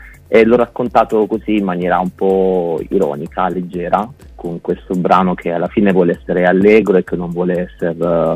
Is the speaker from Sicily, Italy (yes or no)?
no; Apulia, Italy; born there; Sono nato in Puglia e poi a un certo punto mi sono distaccato da quell'ambiente